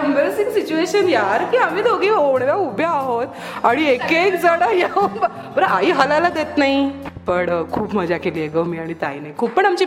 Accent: Mumbai, Maharashtra, India; नाही नाही, मी मूळची मुंबईचीच, माझा जन्म पण मुंबईमधलाच, माझी कर्मभूमी, जन्मभूमी, जे काय आहे ते सगळं मुंबई.

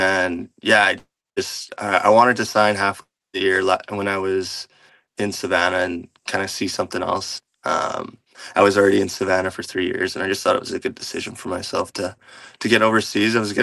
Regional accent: Trail, British Columbia, Canada; But yeah, it's a great community, and I love growing up in Trail.

